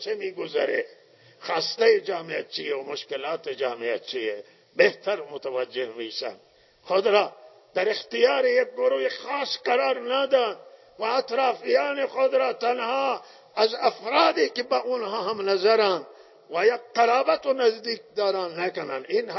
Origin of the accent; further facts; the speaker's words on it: Iran; و ما ایرانیم، همه ایرانی مال ایران مال همه ایرانیانه